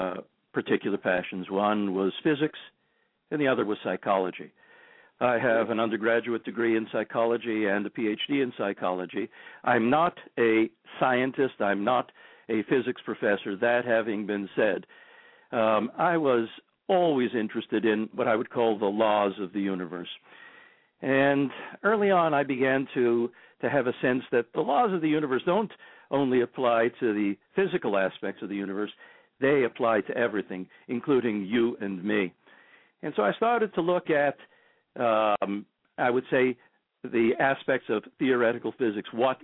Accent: Toronto, Ontario, Canada; I live in Canada. I live in Toronto. Beautiful, this evening, beautiful, sunny Toronto. And have been living here for about 30 years. I'm a Canadian.

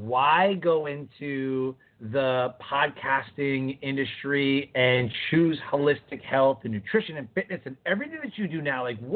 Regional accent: Detroit, Michigan, United States; I remember growing up in Detroit, going to Detroit Tiger Stadium

